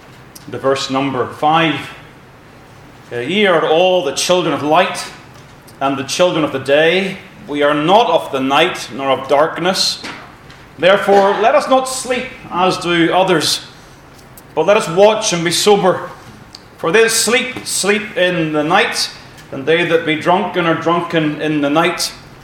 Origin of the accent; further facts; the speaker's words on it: Northern Ireland, United Kingdom; moved away as an adult; we're here from Northern Ireland now for almost 5 years.